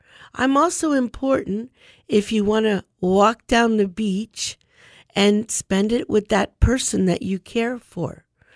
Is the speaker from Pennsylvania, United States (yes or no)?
no; Port Charlotte, Florida, United States; Because you know, we're here from Port Charlotte, Florida. I had to say that. Port Charlotte, Florida.